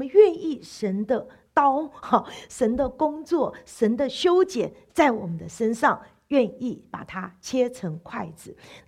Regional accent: Taiwan; 在台湾我是从小就在教会里长大

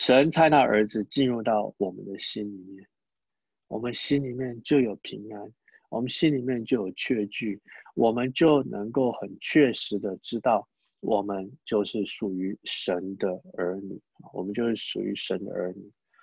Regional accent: Taiwan; 搞不好我们台湾话还有一点这个希伯来文的影响啊

